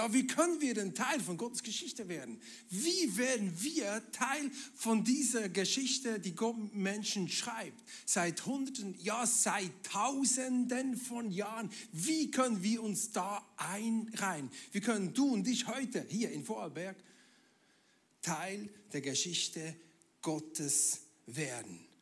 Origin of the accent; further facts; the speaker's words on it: Bern, Switzerland; now in Schaffhausen, Switzerland; bin eigentlich aus Bern und jetzt in Schaffhausen, Pastor vom ICF Schaffhausen seit 10 Jahren.